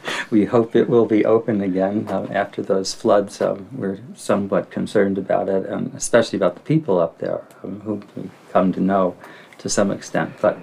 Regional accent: New Jersey, United States; I grew up in New Jersey.

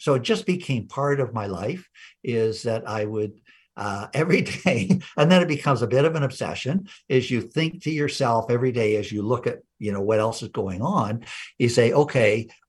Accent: Toronto, Ontario, Canada; I'm a Canadian from Toronto. And went to University of Toronto.

